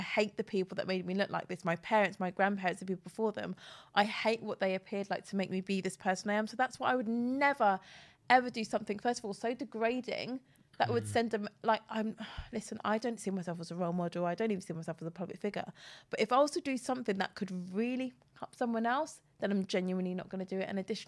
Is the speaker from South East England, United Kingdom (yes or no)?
no; Cockfosters, London, United Kingdom; Honestly, if I want to sound one way, I'll say North London. If I want to sound another way, I'll say I'm from Cockfosters in Hertfordshire.